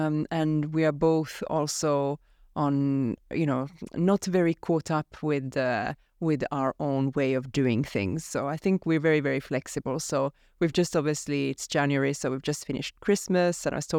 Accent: Finland; English is a second language; So I am from Finland. My mom is French, but so grew up in a sort of multinational family back at home in Finland.

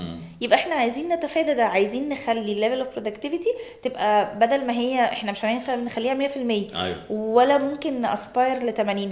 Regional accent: Egypt; يعني الاكل محور حياتنا كمصريين، ليه جزء كبير من حياتنا

